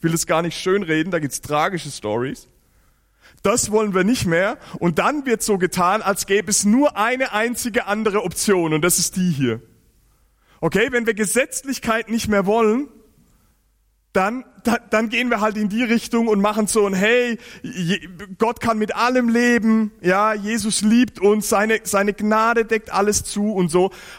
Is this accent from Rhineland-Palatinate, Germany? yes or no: no; Giessen, Hesse, Germany; dort, wo ich herkomme, in Gießen, ne, das ist ja so ein bisschen auch so ein Bible Belt, ganz viele Gemeinden im hessischen Hinterland